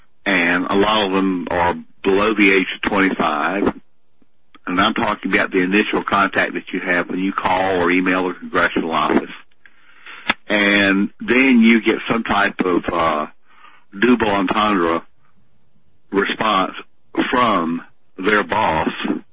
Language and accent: English; South Carolina, United States; And, of course, I witnessed a lot of this myself growing up in South Carolina.